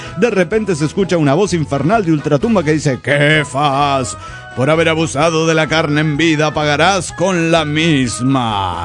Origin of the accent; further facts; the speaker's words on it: Tarija, Bolivia; Soy el emputante de Tarija, Bolivia.